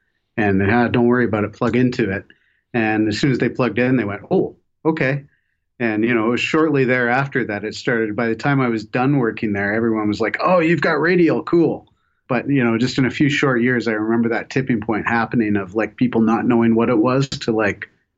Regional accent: Toronto, Ontario, Canada; now in Vancouver, Canada; I was from Toronto originally

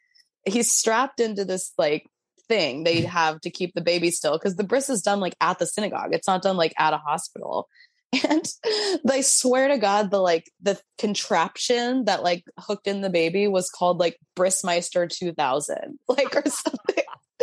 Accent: Tulsa, Oklahoma, United States; I'm from Tulsa, and there's like a small but mighty Jewish community

